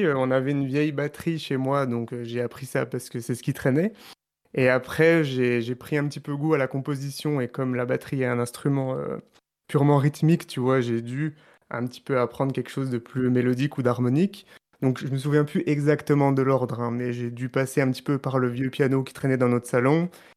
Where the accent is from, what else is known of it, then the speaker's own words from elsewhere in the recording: eastern France, France; je viens de l'est de la France et non le sud, mais ça reste assez loin de Nantes